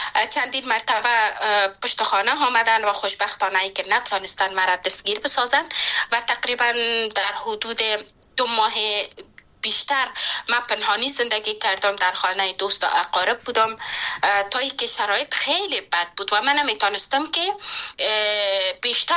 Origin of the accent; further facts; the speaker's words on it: Panjshir, Afghanistan; born there; نتانستم که به پنجشیر برم و جایی که من زادگاهم است